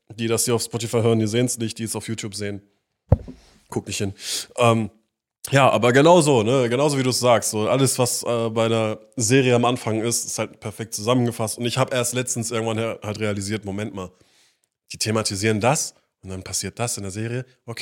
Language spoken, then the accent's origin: German; Essen, North Rhine-Westphalia, Germany; ich bin 31 Jahre alt, ich bin von Sternzeichen Krebs. Ich komme aus Essen, aus dem Ruhrpott